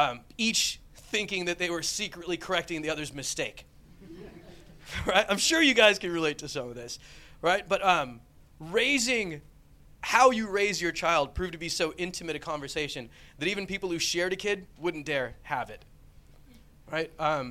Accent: United States; especially with my accent, right? Everybody else sounds so educated. I'm like, me from America, right?

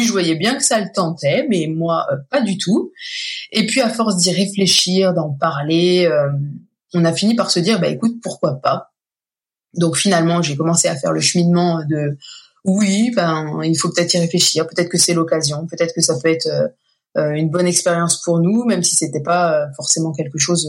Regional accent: Langres, Grand Est, France; now in United States; Je viens du nord-est de la France, de, on va dire, Langres, mais c'est pas tellement.

